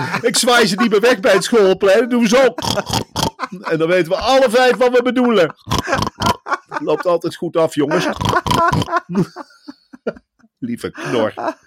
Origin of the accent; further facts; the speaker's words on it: Velp, Netherlands; Velp, waar ik ben opgegroeid, helemaal niks.